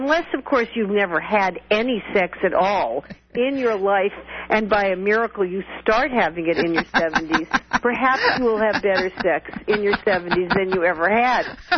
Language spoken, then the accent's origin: English; California, United States; When I was growing up in California, basically the only women who dyed their hair